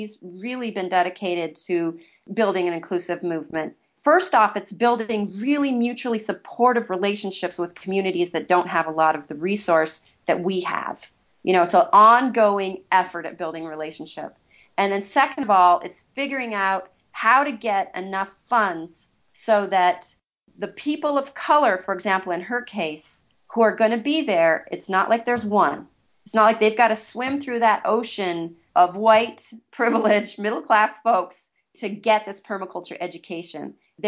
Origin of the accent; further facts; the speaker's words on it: South Dakota, United States; folks already know I'm from South Dakota and I'm a woman. But, you know, if I say I am Caucasian, I'm middle-aged, I'm in my mid-40s, I am middle class